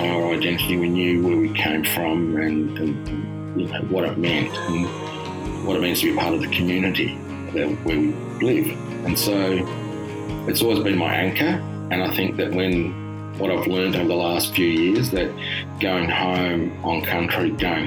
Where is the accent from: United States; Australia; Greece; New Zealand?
Australia; Mount Gambier, South Australia; born there